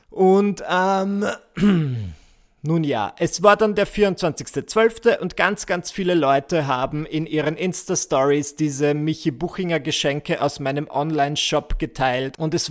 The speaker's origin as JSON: {"language": "German", "town": "Mühlendorf", "region": "Burgenland", "country": "Austria", "tie": "born or raised there", "lives_now": "Vienna, Austria", "said": "Ich fahre ja sonst immer in meine Heimatgemeinde Mühlendorf im Burgenland und verbringe das Weihnachtsfest mit meiner Family. Und so als kleiner Kontext, Mühlendorf ist von Wien 40 Minuten entfernt."}